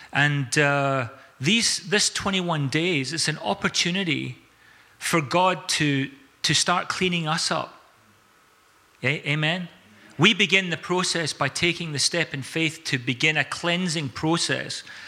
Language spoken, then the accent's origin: English; South Africa; growing up in South Africa, we often seen the traditional way that oxen were yoked up together to do work.